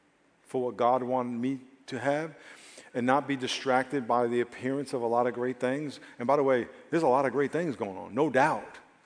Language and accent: English; New York, United States; Now, I grew up in New York, and I understand white smoke comes out of your mouth when it's cold. And in New York, we have what we call the hawk.